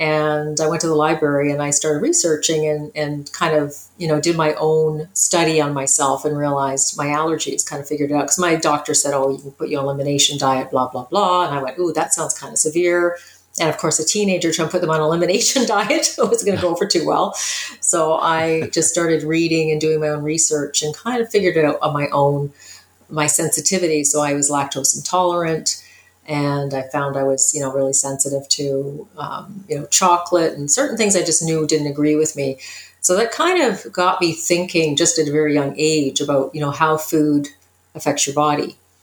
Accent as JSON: {"language": "English", "town": "Hamilton", "region": "Ontario", "country": "Canada", "tie": "born or raised there", "said": "I was born and raised in Hamilton, Steel City. I basically never really left Hamilton. Didn't really do much traveling outside of Canada. I was down east in Nova Scotia. That's where my family is from, actually. My parents are from Nova Scotia."}